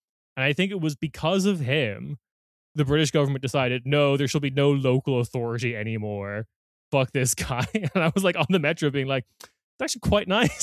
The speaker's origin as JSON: {"language": "English", "town": "Barcelona", "region": "Catalonia", "country": "Spain", "second_language": "English", "said": "I'm from Barcelona."}